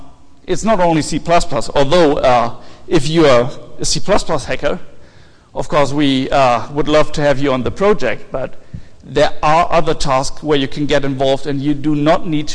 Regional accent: Hamburg, Germany; somewhere near my hometown in Hamburg.

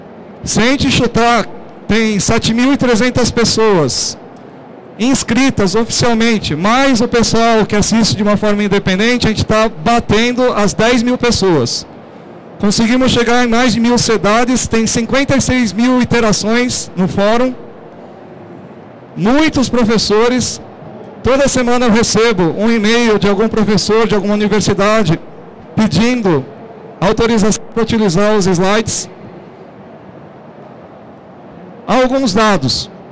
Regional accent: São Paulo, Brazil; eu sou daqui de São Paulo

